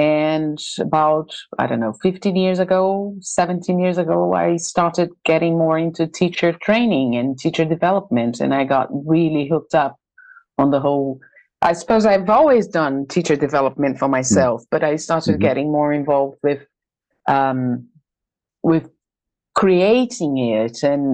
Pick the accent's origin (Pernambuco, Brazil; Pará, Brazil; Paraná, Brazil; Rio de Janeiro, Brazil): Pernambuco, Brazil; Recife; English is a second language; moved away as an adult; now in Cambridge, United Kingdom; So, I'm born and raised in Brazil. I was born in Recife and lived there most of my life. I'm currently living in Cambridge in the UK. I've moved here just a couple of months ago